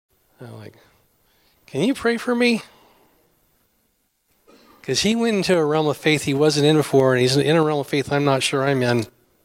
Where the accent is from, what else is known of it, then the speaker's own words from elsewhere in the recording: Tri-Cities, United States; I'm from the Tri-Cities, and I pastor at a little dinky church up there